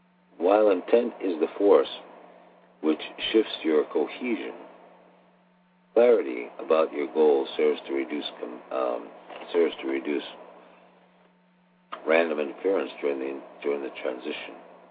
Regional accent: Maine, United States; But I was visiting Maine. I'm from Maine, and I was visiting Maine.

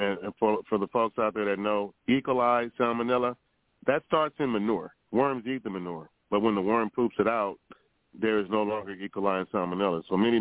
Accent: Los Angeles, California, United States; I grew up in Los Angeles. I graduated from Dorsey High School.

